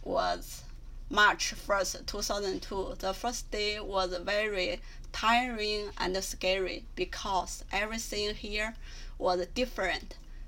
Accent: China; English is a second language; It allowed me to learn a lot of new things that helped me earn a job outside of my hometown in the capital of China.

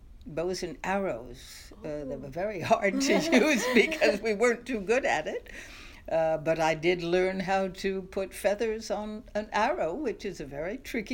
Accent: New Haven, Connecticut, United States; Oh, my childhood was very different because I grew up in New Haven, Connecticut, mm-hmm. college town

